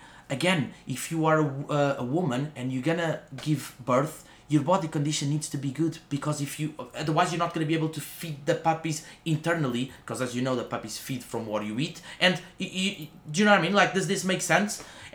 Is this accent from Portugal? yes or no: yes; Portugal; I'm gonna be honest with you, I come from Portugal.